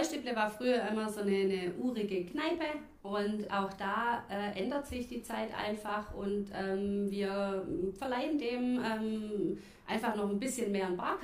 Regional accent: Mössingen, Baden-Württemberg, Germany; aus Mössing, aus Belsen, aber das kennen die wenigsten.

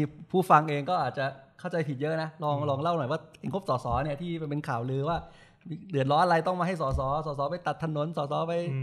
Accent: Bangkok, Thailand; แต่เป็นเพราะว่าเราเป็นคนกรุงเทพหรือเปล่า

